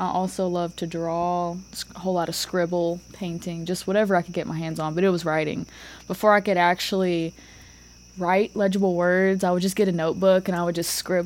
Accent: Starkville, Mississippi, United States; I'm actually born and raised here in Starkville.

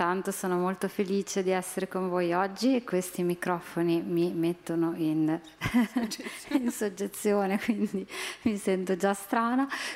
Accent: Emilia-Romagna, Italy; il mio paesino è in questo triangolo delle Bermuda fra Camposanto, Mortizuolo e Fossa

